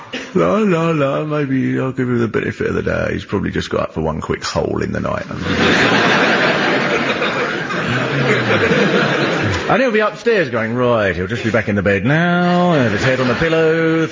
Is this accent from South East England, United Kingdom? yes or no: yes; Swanley, South East England, United Kingdom; If you live in a small town, like where I grew up in Swanley, it's much the same.